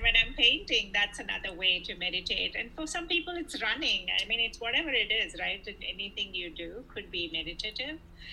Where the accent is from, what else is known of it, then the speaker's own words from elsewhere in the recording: India; moved away; I came from India, I loved color, I loved jewelry.